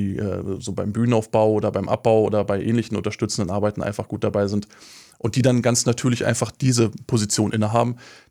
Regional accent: Brandenburg, Germany; Also ich bin ja ursprünglich auch aus Brandenburg, aus Prignitz-Ruppin

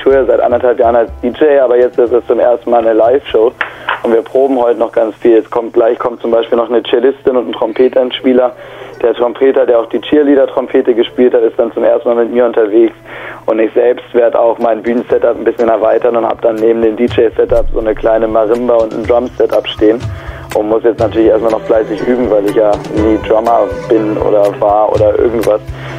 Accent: Mecklenburg-Vorpommern, Germany; also born or lived in Hamburg; Ich bin ja in Hamburg geboren, aber ich wohne seitdem ich 10, 11 bin in Mecklenburg an der Ostsee und bin auf jeden Fall ein Ostsee- und Küstenkind und wohne da ja auch wieder und immer noch.

